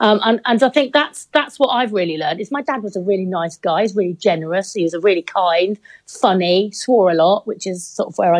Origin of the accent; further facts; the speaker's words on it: Torquay, South West England, United Kingdom; got no funding into my hometown, which is still, again, the whole town is one of the most deprived in the southwest, at Torquay.